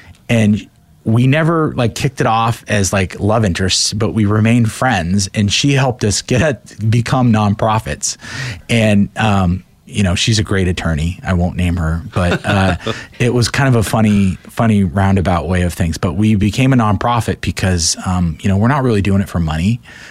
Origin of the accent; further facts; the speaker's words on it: Portland, United States; But the city of Portland, like I said, I'm from Portland. I love Portland.